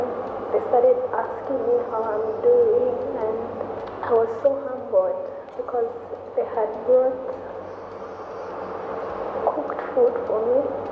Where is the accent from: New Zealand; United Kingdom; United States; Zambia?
Zambia; moved away as an adult; now in Malaysia; I'm from Zambia. I've been here in Malaysia since September 2014. I'm a student.